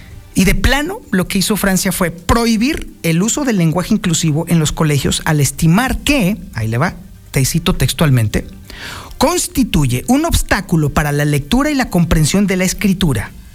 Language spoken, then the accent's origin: Spanish; Mexico; Si hay algo que amamos los mexicanos es nuestro lenguaje, nuestra lengua madre, el español.